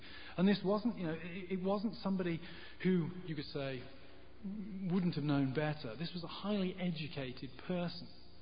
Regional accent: England, United Kingdom; now in United States; I'm an English person.

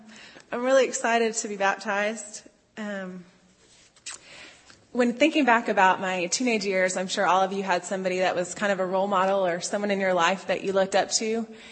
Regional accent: University Park, Maryland, United States; also born or lived in Austria / Oklahoma City; I'm from University Park, Maryland.

